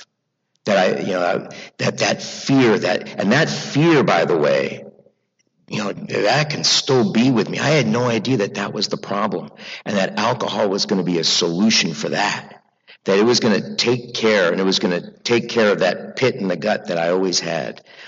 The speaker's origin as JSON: {"language": "English", "country": "United States", "tie": "born or raised there", "lives_now": "Los Angeles, United States", "said": "I come from this big, wild Jewish family from the East Coast. I grew up outside of Washington, D.C. I'm new to L.A., and I'm loving being here and getting to know you."}